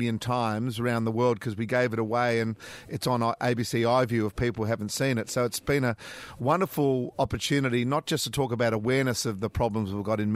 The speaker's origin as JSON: {"language": "English", "country": "Australia", "said": "We're very good as Aussie blokes"}